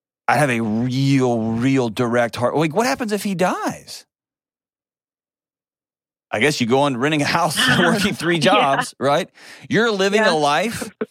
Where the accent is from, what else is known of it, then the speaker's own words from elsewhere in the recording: Texas, United States; I'm all about ranches. I'm from Texas. I love me a good ranch.